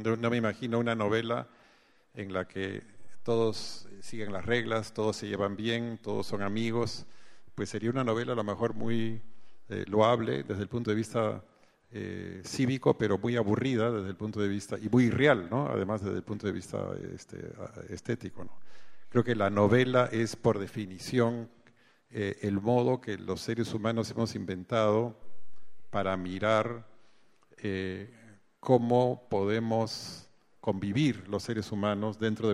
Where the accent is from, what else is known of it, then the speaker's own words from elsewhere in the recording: Peru; also born or lived in Paris / Washington; decidieron que deberíamos volver a vivir al Perú y que nosotros fuéramos peruanos.